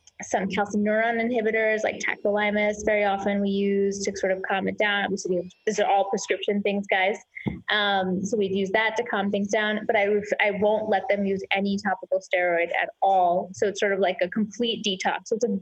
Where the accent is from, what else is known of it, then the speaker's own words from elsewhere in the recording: New York, United States; I was born and raised in New York. I did my undergrad, I did my med school. I did residency in New York.